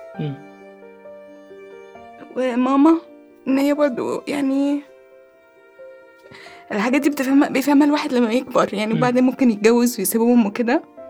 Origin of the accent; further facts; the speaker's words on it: Abu Dhabi, United Arab Emirates; أنا مولودة هنا في أبو ظبي. عشت طول حياتي هنا، بس بروح كل صيف. ودلوقتي بقيت أروح أكتر من عشان أهلي بقوا عايشين هناك دلوقتي